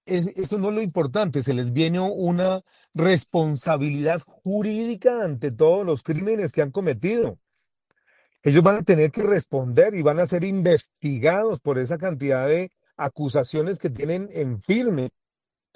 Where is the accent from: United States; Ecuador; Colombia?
Colombia; Como ciudadano colombiano te puedo decir